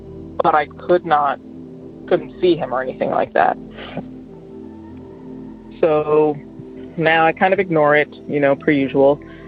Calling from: Toronto, Ontario, Canada; I'm from Toronto.

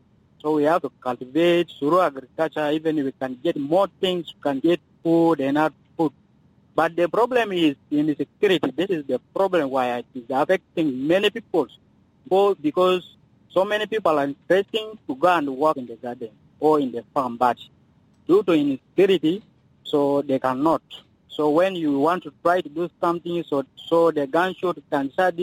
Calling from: Yambio, Western Equatoria, South Sudan; from Yambio.

